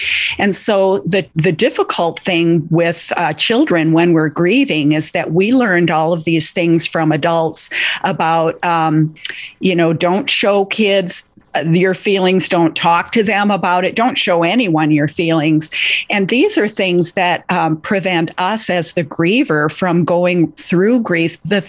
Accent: Minnesota, United States; Mine was on the beach in northern Minnesota. I grew up on Lake of the Woods

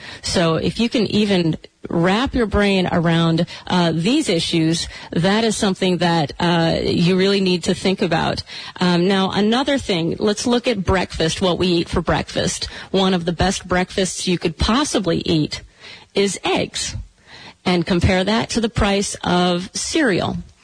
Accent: Michigan, United States; I grew up in Michigan eating hydrogenated this and that and artificial margarine.

